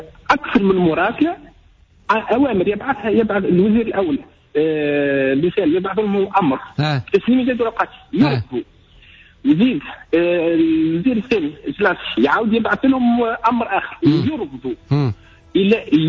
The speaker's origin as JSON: {"language": "Arabic", "town": "Sousse", "region": "Sousse Governorate", "country": "Tunisia", "said": "وأني من سوسة"}